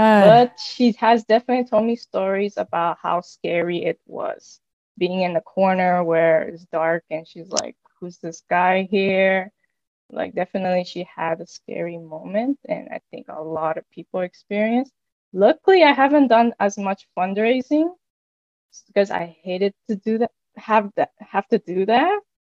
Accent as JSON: {"language": "English", "region": "New York", "country": "United States", "tie": "born there", "said": "But of course, I was born in New York, which they did the whole wedding thing."}